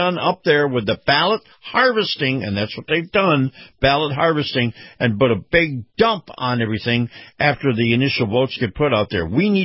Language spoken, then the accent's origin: English; Florida, United States; For example, my home state of Florida, of all things